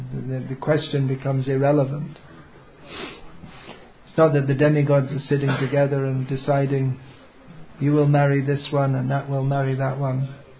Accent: Indore, Madhya Pradesh, India; I am from Indore

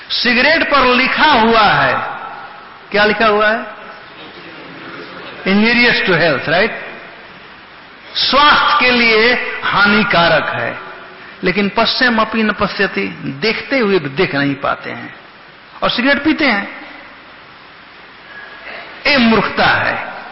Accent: Bihar, India; हमारे यहां बिहार में कहावत है

